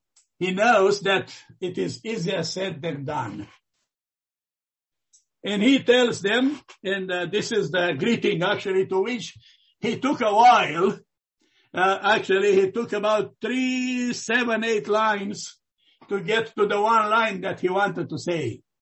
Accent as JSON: {"language": "English", "country": "Romania", "moved": "yes", "said": "Like when I came from Romania, I was so afraid of these doctrines"}